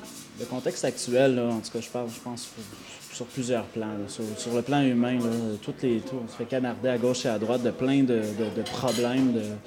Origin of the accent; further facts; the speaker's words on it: Quebec, Canada; étant donné que je suis Québécois